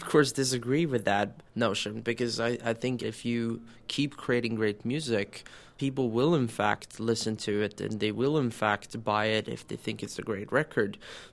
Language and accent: English; Sweden; growing up in Sweden, we were kind of known for piracy.